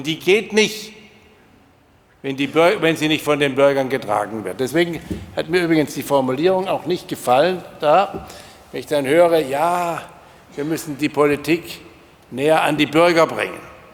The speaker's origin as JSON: {"language": "German", "town": "Rottweil", "region": "Baden-Württemberg", "country": "Germany", "said": "Obwohl ich komme ja auch aus der Nähe von Rottweil, nicht?"}